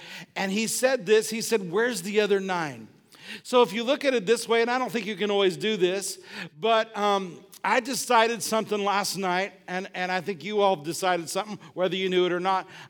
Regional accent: the South, United States; come on, y'all, we're from the South.

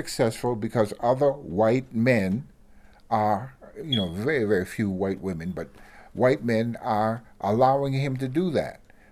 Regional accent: Gallup, New Mexico, United States; also born or lived in Boston; I'm not only from Gallup, I come from Boston

